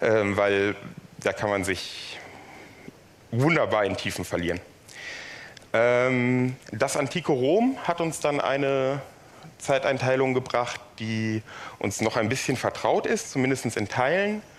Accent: Frankfurt, Hesse, Germany; Schwerpunktmäßig aber bin ich aus Frankfurt, da wohne ich und so. Ist meine Heimat.

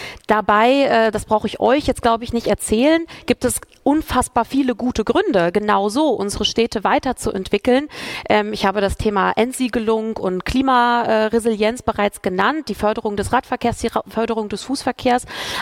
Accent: Braunschweig, Lower Saxony, Germany; Ich komme aus Braunschweig, das ist ein kleines Stückchen weiter nördlich von hier.

